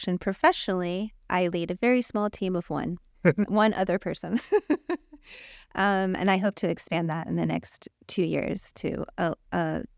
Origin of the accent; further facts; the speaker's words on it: St. Petersburg, Florida, United States; also born or lived in New York, United States / Tarpon Springs, United States / Pinellas Park, United States; I was born in St. Petersburg. I spent a little time in New York and then came back to Tarpon in fifth grade and then back to Pinellas Park in 19. I was in Pinellas Park for 20 years.